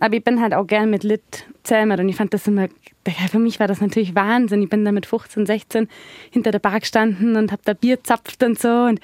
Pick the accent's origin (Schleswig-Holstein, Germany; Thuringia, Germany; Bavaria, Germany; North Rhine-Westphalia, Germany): Bavaria, Germany; Hindelang; Ich komme aus Hindelang. Mhm. Das ist quasi ganz relativ südlich. Genau, und bin da aufgewachsen.